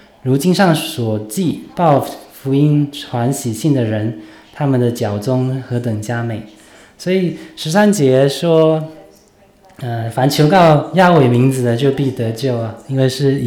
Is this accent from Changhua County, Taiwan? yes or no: yes; Changhua, Changhua County, Taiwan; born there; 我是出生在台湾一个叫彰化的一个小城市。家里面有四个人，就是爸爸妈妈还有我的哥哥还有我啦。那其实我们家好几代就已经在台湾落地生根啦。